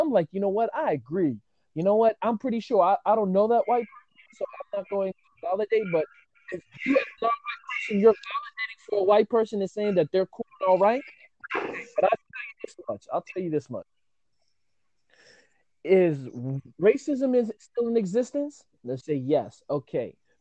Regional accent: New York, United States; And you know, we're from New York. She's from New York. Like, she's a lawyer in New York. Like, you know, we're from you know, we're from the Bronx, man.

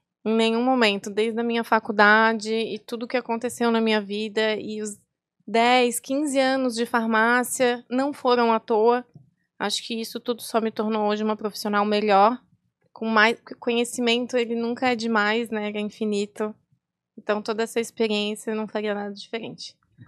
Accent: Florianópolis, Santa Catarina, Brazil; eu vou me manter aqui na minha cidade maravilhosa, né? Porque, afinal de contas, eu sou manezinha, né?

